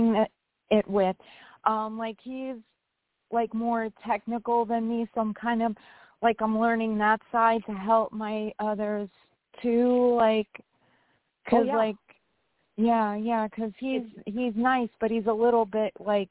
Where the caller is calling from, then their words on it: New York, United States; from New York.